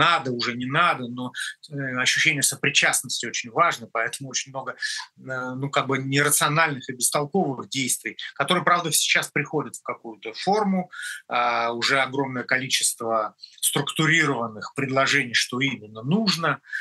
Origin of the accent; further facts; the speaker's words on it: Russia; moved away as an adult; так как я россиянин, в анамнезе 53 года прожил в России, родился там и учился там, то, конечно, несмотря на то, что 8 лет уже здесь